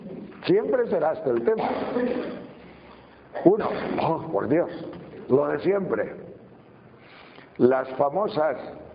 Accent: Castile and León, Spain; Porque don Rufo, el cura de mi pueblo, que predicaba con una pistola, porque era el tiempo de los maquis allá en León

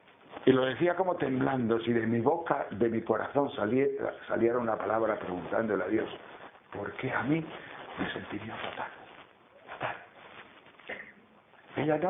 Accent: León, Castile and León, Spain; now in Palencia, Spain; nosotros vivimos en una ciudad en Palencia, mi familia, pero el pueblo de León, pues yo soy de León, pueblito donde vamos por el verano

